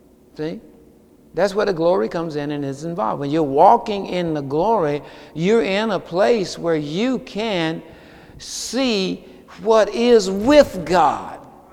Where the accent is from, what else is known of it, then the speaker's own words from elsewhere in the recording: Seneca, South Carolina, United States; over there on Perry Hill where I was raised in Seneca, South Carolina